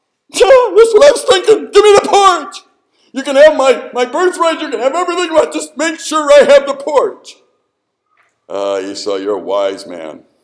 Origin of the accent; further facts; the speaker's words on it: Chicago, Illinois, United States; born there; And I'm not. I was born in Chicago.